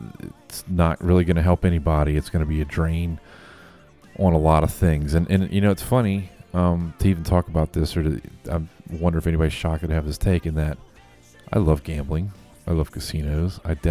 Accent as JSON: {"language": "English", "town": "Slidell", "region": "Louisiana", "country": "United States", "tie": "born or raised there", "said": "All right, so I was born and raised in Slidell, Louisiana."}